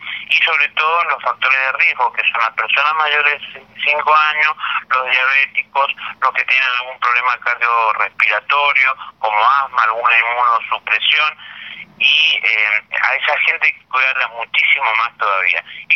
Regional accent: San Rafael, Mendoza, Argentina; en la misma provincia, yo soy del sur, yo soy de San Rafael, ¿sí?

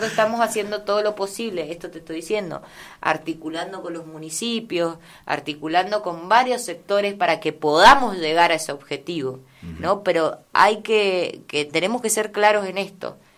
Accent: Mendoza, Argentina; Soy de acá, soy de las Tortugas, con Martín siempre hablamos de eso, mi corazón siempre está acá. Conozco mucho este lugar, este barrio y los barrios aledaños.

